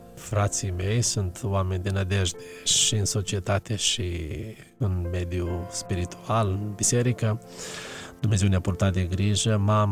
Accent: Dumbrăveni, Suceava County, Romania; born there; M-am născut la Dumbrăveni, județul Suceava, într-o familie cu 11 copii. Sunt al nouălea din familie, prin harul lui Dumnezeu. Am avut parte de doi părinți credincioși, minunați

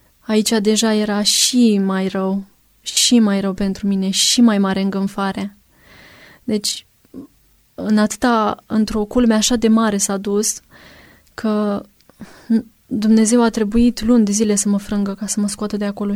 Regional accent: Pitești, Argeș, Romania; Mergeam și în Pitești, de unde sunt eu.

